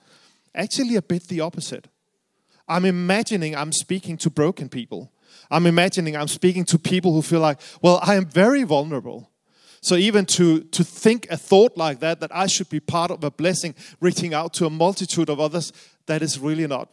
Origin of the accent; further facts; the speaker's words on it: Denmark; English is a second language; moved away as an adult; now in United Kingdom; the reason for my accent is I am from Denmark, but I have been living here in the UK for more than 7 years now